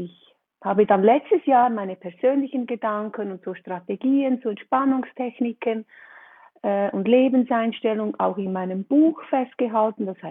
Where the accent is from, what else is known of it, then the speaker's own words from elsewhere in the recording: Switzerland; bin 56 Jahre alt und wie Sie unschwer erkennen und hören können, komme ich aus der Schweiz.